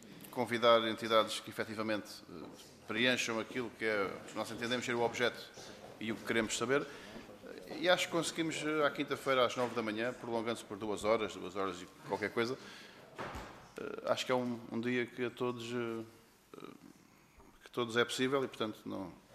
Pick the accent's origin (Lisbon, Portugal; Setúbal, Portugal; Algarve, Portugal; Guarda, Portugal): Setúbal, Portugal; Eu sou de Setúbal, sou aqui ao lado, portanto não tenho que viajar 5 horas